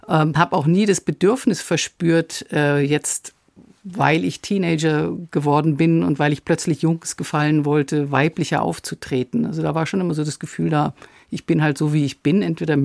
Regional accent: Munich, Bavaria, Germany; Schwabing. Ich bin am Luitpoldpark aufgewachsen.

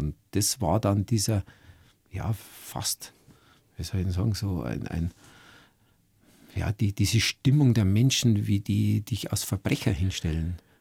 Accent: Schliersee, Bavaria, Germany; meine Familie und meine Heimat am Schliersee.

